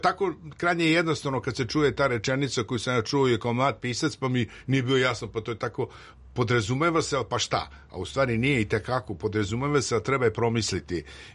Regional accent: Pula, Istria County, Croatia; nego odrastao sam u Puli, samim tim Mediteran, Srednja Evropa su uticani.

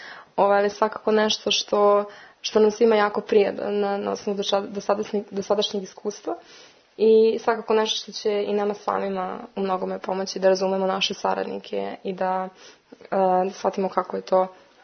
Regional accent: Kragujevac, Šumadija and Western Serbia, Serbia; dolazim iz Kragujevca

